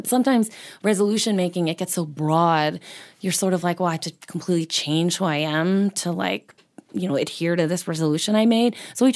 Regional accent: San Diego, California, United States; I mean, I'm from San Diego. It's a total car culture. People commute.

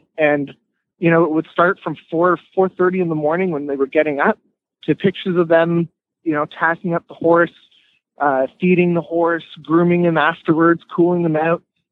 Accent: Ontario, Canada; I'm from an Irish family. You know, horse racing and football or the soccer are the two big sports for us. And I grew up coming to the racetrack. I lived not far from Woodbine

